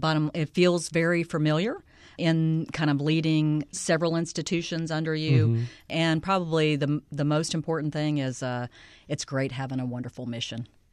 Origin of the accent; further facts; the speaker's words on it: Florida, United States; I was able to get into the University of Florida, which was my hometown.